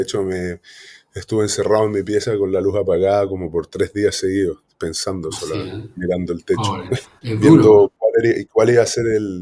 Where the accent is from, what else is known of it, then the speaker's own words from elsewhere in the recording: Chile; Soy de Chile